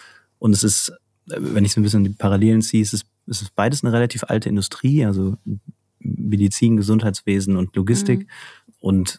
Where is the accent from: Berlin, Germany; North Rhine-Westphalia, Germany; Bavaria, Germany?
North Rhine-Westphalia, Germany; Cologne; Genau, also wir sind beide aus Köln